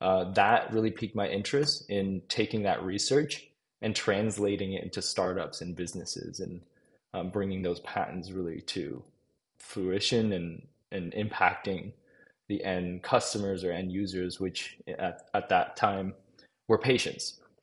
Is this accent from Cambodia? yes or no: yes; Cambodia; growing up in Cambodia, where I was exposed early to the impacts of portable point of care diagnostics when I grew up there in the early 90s.